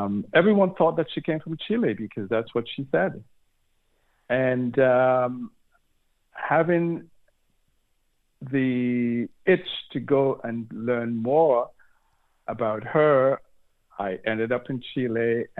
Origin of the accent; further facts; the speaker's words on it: St. Kitts & Nevis; the kinds of things with my students that she did with me as and other students growing up in St. Kitts